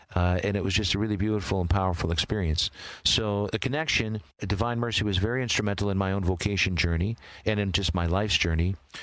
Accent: Milwaukee, Wisconsin, United States; I'm half Polish. I'm from Milwaukee, Wisconsin. I eat kielbasa.

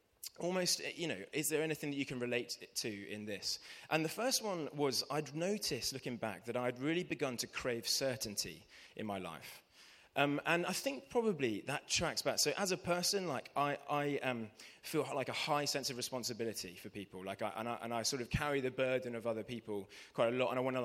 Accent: South West England, United Kingdom; now in London, United Kingdom; It's a wonderful place to live, but I grew up in Devon.

